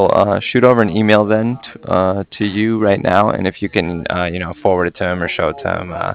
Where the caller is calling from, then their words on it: Cardiff, Wales, United Kingdom; I'm calling from Cardiff. That's C-A-R-D-I-F-F, like Frank at the end.